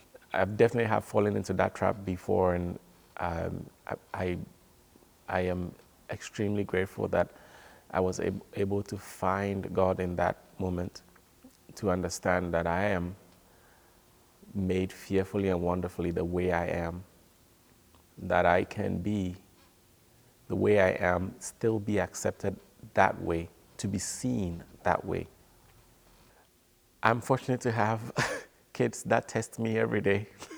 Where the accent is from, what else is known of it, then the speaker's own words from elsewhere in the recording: Ghana; now in Indiana, United States; I grew up in Ghana, totally different society from Indiana.